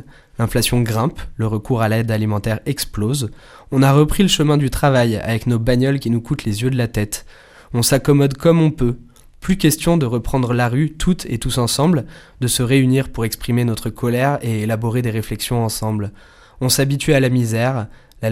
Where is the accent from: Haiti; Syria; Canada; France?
France; en tant que Française, en tant que Français, on s'accommodait comme on pouvait